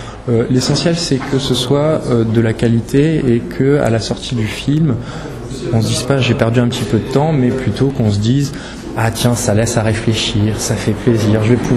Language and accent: French; Martigues, Provence-Alpes-Côte d'Azur, France; born there; Je suis né en 75 à Martigues, dans les Bouches-du-Rhône, comme je disais, dans le pays.